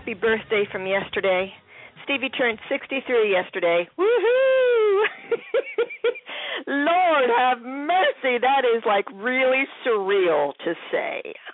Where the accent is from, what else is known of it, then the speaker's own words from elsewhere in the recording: Philadelphia, Pennsylvania, United States; and of course I grew up in Philly, just across the bridge.